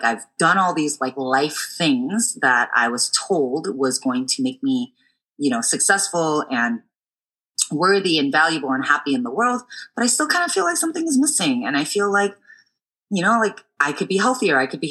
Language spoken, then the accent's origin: English; Chicago, Illinois, United States; now in San Francisco, United States; I'm a Korean American daughter of immigrants. I was born and raised in Chicago. I currently live in San Francisco. I've been out here since 2007.